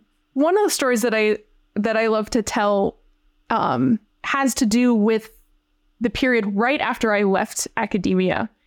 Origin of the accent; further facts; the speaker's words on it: Virginia, United States; There was this job in my home state of Virginia, in the most beautiful part of the state, in the Blue Ridge Mountains.